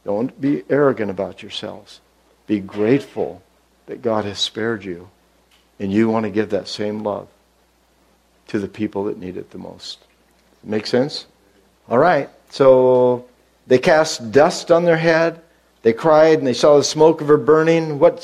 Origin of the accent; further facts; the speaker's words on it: United States; I'm sorry to say that as an American.